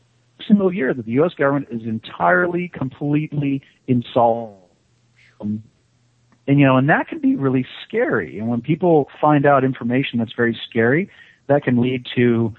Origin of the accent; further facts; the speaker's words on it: United States; moved away; As I left my home country, I left the United States, and I started traveling and spent a lot, you know, all my time overseas.